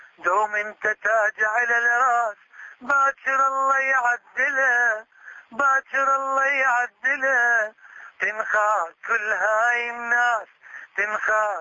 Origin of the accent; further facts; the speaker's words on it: Iraq; أمنيتي أن يرجع الأمان لبلدنا ونرجع ونتعايد ببلدنا هناك